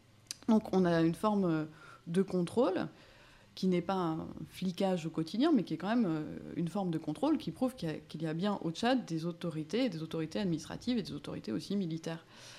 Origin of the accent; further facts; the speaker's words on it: France; je suis une étrangère, parce que je suis une Française, parce que je suis une blanche.